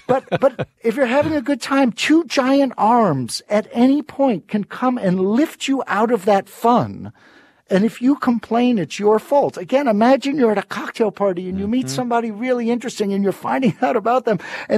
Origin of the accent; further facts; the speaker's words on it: New Orleans, Louisiana, United States; New Orleans is my hometown, and I do mm-hmm. think a lot of my storytelling comes from New Orleans. I had sort of a dissolute teenage years.